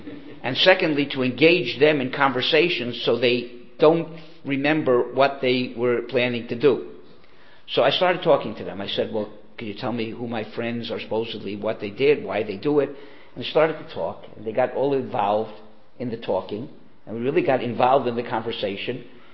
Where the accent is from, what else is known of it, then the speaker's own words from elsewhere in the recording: Miami, Florida, United States; I don't have any friends here. I'm from Miami. I don't know anybody here.